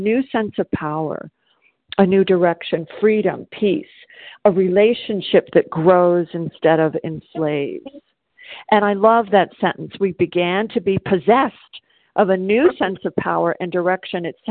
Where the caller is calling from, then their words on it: South Carolina, United States; I'm calling from South Carolina